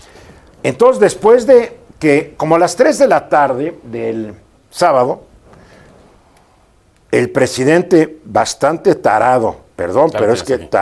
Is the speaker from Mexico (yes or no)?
yes; Mexico; fue la tierra de mi madre, pero bueno. Digo, yo soy mexicano.